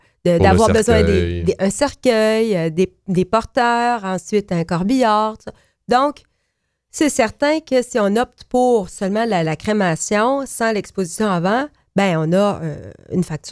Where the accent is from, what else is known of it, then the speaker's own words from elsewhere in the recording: Coaticook, Quebec, Canada; Je veux pas que les gens de ma ville natale qui écoutent la chronique pensent que je n'ai pas Quaticook dans mon cœur.